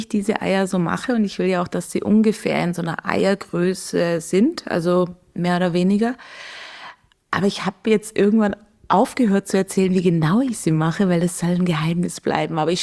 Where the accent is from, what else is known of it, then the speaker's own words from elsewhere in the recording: Baden-Württemberg, Germany; accent: Swabian; now in Austria; Ich komme aus Baden-Württemberg und habe als Kind, und mit meinen Eltern rede ich immer noch Schwäbisch, also das ist unser Dialekt so. Genau, aber ich bin seit 17 Jahren in Österreich